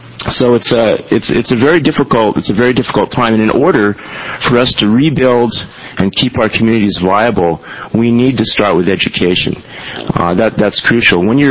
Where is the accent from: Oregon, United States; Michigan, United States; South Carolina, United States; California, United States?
Oregon, United States; Astoria; I grew up in Astoria. My family didn't have a lot of means. I didn't come from a physician family, but I got a public education in an Oregon school.